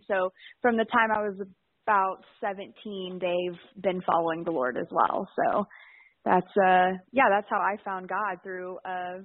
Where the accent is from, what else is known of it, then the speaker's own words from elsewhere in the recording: Katy, Texas, United States; also born or lived in Arkansas; So I actually grew up in Katy. I have lived in Katy my entire life, except I went to college in Arkansas, which was kind of random.